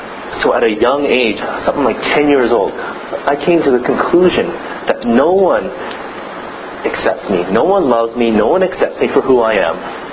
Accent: Regina, Saskatchewan, Canada; So my experience of growing up in the Regina Chinese Alliance Church, who what is known as the pioneering church of all the Chinese Alliance churches in Canada, it's got a lot of traditions in there.

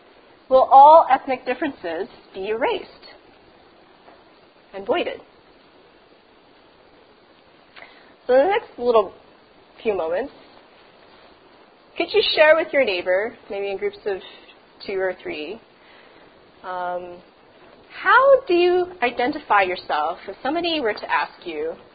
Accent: Edmonton, Alberta, Canada; I often get the question when I travel, where are you from? And I'll say, Canada. I know, where are you really from? Because they can't, and or even in Canada, I would say, where are you from? Edmonton.

